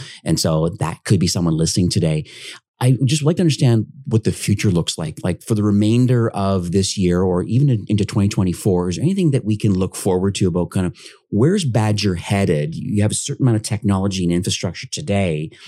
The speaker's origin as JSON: {"language": "English", "country": "Canada", "said": "being Canadian, I don't say that I'm naive to what's going on in America"}